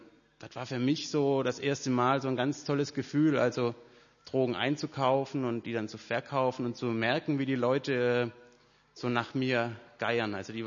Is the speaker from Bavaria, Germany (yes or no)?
no; Mühlacker, Baden-Württemberg, Germany; also born or lived in Stuttgart / Pforzheim; Ich bin geboren in Stuttgart, also ich komme gar nicht so weit weg von hier. Ich bin aufgewachsen in Mühlacker und habe dann so in Pforzheim meine Jugend verbracht.